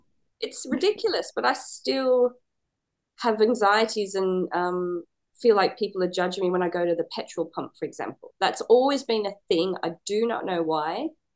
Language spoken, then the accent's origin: English; England, United Kingdom; I'm from England, have a, maybe a little bit of an accent